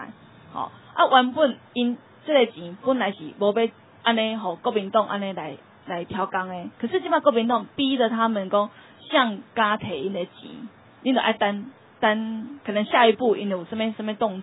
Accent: Taiwan; 我们台湾人

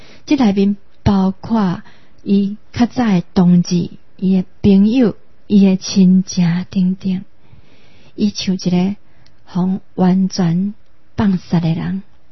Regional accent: Taiwan; 他确认我是台湾人了后呢

